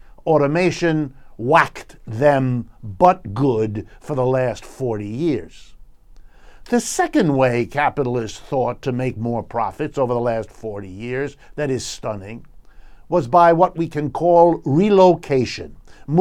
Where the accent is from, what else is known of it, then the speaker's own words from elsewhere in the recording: Youngstown, Ohio, United States; I often talk here about Detroit or Cleveland or Camden, New Jersey, or my hometown, Youngstown, Ohio, as examples of what capitalism has done.